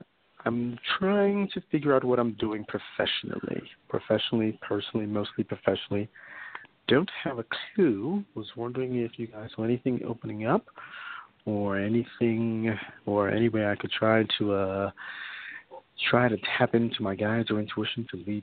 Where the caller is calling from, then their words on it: New York, United States; Oh, I'm calling from New York.